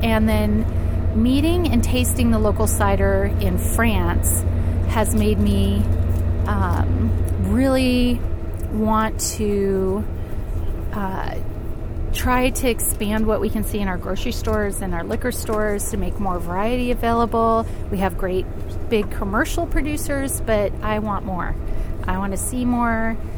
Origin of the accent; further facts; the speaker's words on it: Jupiter, Florida, United States; Well, I am from Jupiter, Florida.